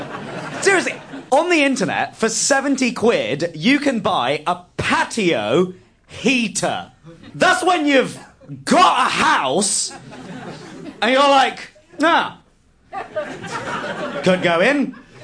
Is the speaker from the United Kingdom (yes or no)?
yes; United Kingdom; because I'm not white and it's the only way to convince some people that I'm actually British.